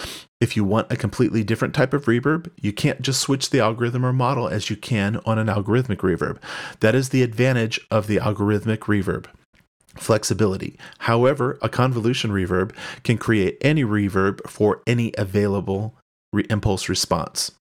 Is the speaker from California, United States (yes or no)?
yes; San Francisco, California, United States